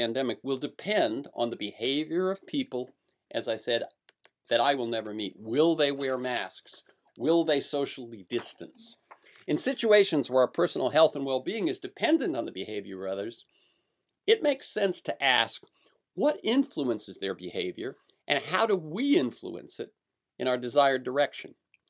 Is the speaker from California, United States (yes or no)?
yes; California, United States; the votes cast by the 35 million in my home state of California will seem to mean nothing.